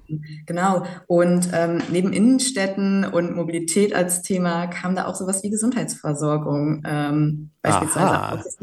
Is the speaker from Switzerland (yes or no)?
no; Ochtrup, North Rhine-Westphalia, Germany; Ich komme aus Ochtrup, ja.